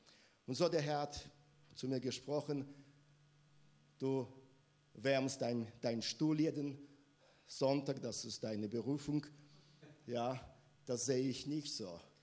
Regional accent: Minsk, Belarus; Ich komme aus Minsk, Weißrussland, bin 56 Jahre alt, habe eine Frau, 4 Kinder, 5 Enkelkinder, einen Hund.

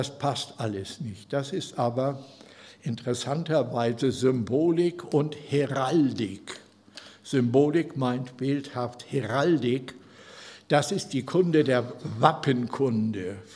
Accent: Northern Germany, Germany; Ich komme ja aus Norddeutschland.

